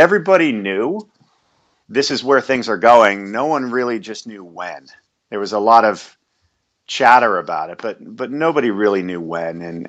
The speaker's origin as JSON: {"language": "English", "region": "California", "country": "United States", "tie": "born or raised there", "said": "Growing up in the Bay Area, I'm a big SF Giants baseball fan, a 49er fan."}